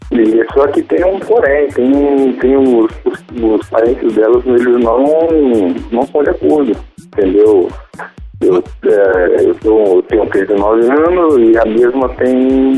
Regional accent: Vitória, Espírito Santo, Brazil; Eu sou de Vitória, Espírito Santo.

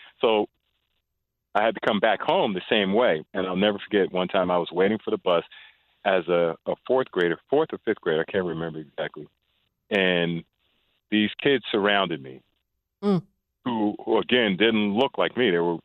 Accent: the South, United States; And, you know, what time you need to be home and all that type of stuff growing up in the South.

